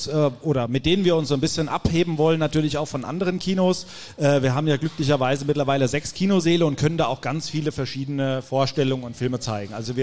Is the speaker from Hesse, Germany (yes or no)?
yes; Nidderau-Heldenbergen, Hesse, Germany; Also so wie meine beiden Geschäftsführer, Kollegen Sebastian und Joram auch, komme ich aus Nidderau-Heldenbergen, um genau zu sein. Ich sei ein Hellwischer, sagt man ja bei euch.